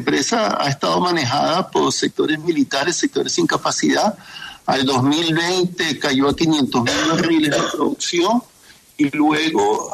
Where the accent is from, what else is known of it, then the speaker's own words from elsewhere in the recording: Venezuela; Mira, yo como venezolano y patriota estoy indignado porque nuestro país haya sido intervenido militarmente, ¿no?